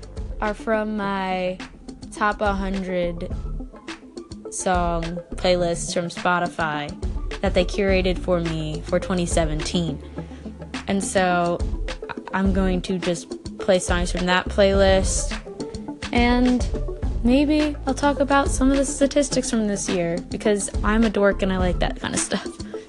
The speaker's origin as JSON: {"language": "English", "region": "New Jersey", "country": "United States", "said": "And I'm a Devils fan because I am from New Jersey."}